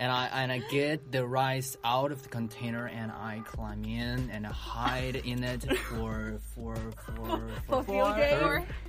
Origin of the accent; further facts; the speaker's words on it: Chengdu, Sichuan, China; English is a second language; I'm from France, Chengdu, Sichuan. First place of mahjong.